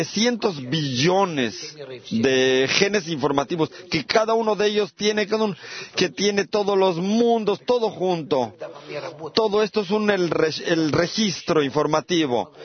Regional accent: Israel; Spanish is a second language; de Israel.

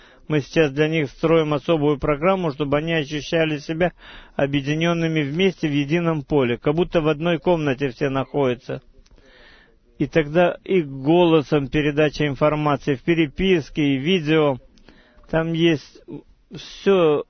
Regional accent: Russia; Я помню, когда я рос в России, этой замкнутой стране

